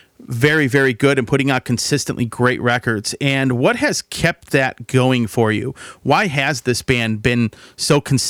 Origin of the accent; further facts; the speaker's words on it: Cleveland, Ohio, United States; Now, you played here in my hometown of Cleveland